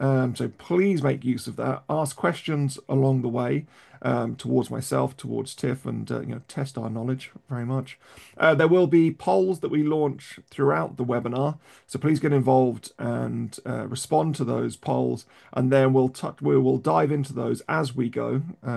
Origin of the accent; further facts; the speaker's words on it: Cambridge, East of England, United Kingdom; She holds an MBA from my hometown of Cambridge, from Cambridge University